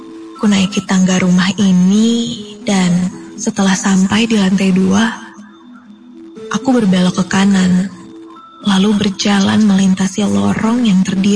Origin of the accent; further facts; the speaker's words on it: Garut, West Java, Indonesia; now in Bandung, Indonesia; di daerah Taman Sari, Bandung. Bisa dibilang aku seorang anak rantau di kota ini. Asalku dari Garut.